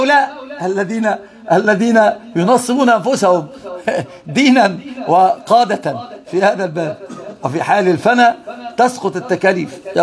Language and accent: Arabic; Egypt; الحرافيش عندنا في مصر يسمون عندهم في تركيا الأبضاية